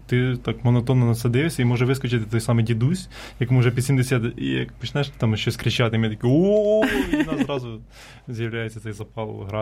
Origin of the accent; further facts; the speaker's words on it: Vinnytsia, Vinnytsia Oblast, Ukraine; Ну, ми взагалі ж з Вінниці, і то ми багато хтось з району, угу. Хтось з самої Вінниччини